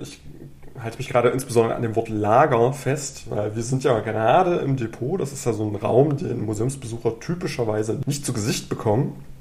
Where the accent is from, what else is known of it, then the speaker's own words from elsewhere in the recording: Thuringia, Germany; Für mich als Thüringer ist das ein besonders faszinierender Vergleich.